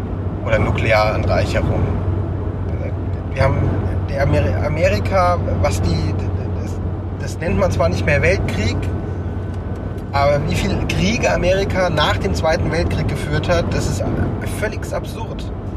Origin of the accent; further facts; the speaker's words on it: Germany; Also ich fühle mich auch mehr als Europäer als als Deutscher inzwischen.